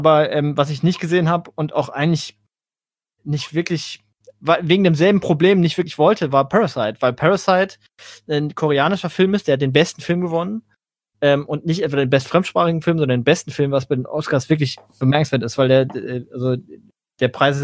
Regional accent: Mannheim, Baden-Württemberg, Germany; Ja, ich komme halt aus Neckarau.

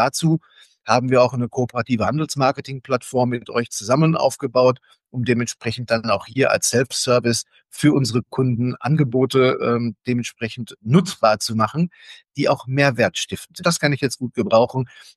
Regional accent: North Rhine-Westphalia, Germany; born there; bin gebürtiger Westfale. Die Liebe hat mich ins Rheinland gebracht.

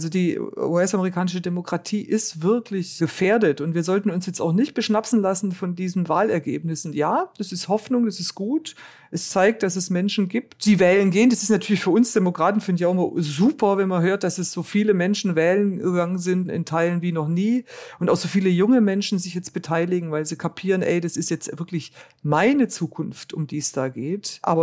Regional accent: Germany; weil ich als Deutsche davon so betroffen bin

